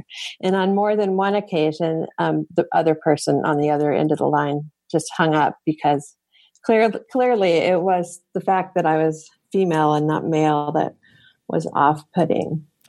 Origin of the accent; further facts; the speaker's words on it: Longmont, Colorado, United States; I know when I served as pastor in Longmont, Colorado, my hometown, for 7 years